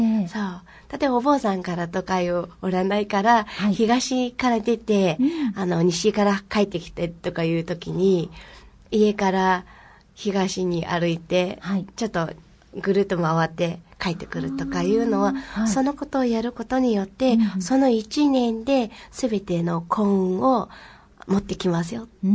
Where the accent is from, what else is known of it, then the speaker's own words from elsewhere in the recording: Mongolia; Japanese is a second language; 私たちはモンゴル人がみんながモンゴルのデルでは行きたいなっていう